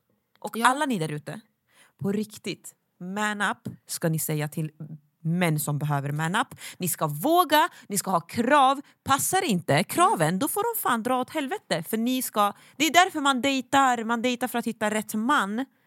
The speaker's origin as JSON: {"language": "Swedish", "country": "Sweden", "tie": "born or raised there", "said": "Vi är uppvuxna i Sverige."}